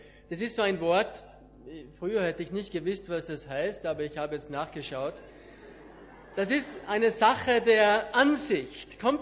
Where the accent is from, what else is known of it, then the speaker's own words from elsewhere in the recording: Schladming, Styria, Austria; ich komme aus Österreich, von Schladming, vielleicht Salzburg wisst ihr, und Schladming, das ist für die Skifahrer, die kennen